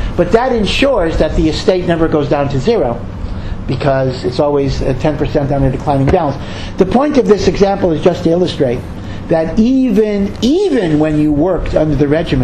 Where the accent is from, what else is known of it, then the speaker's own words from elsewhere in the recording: Hartford, Connecticut, United States; I grew up in Hartford, Connecticut, if you know New England